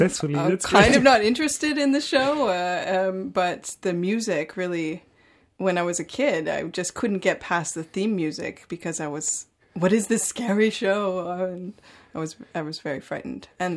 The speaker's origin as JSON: {"language": "English", "town": "Montreal", "region": "Quebec", "country": "Canada", "said": "I'm from Montreal, and there's a great music scene there."}